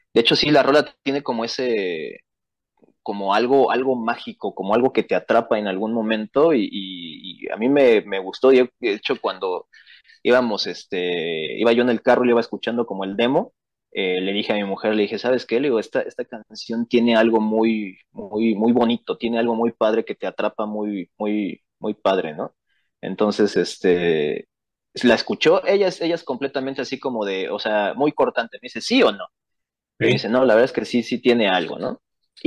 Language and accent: Spanish; Mexico; esta parte que tenemos que realizar uno como mexicano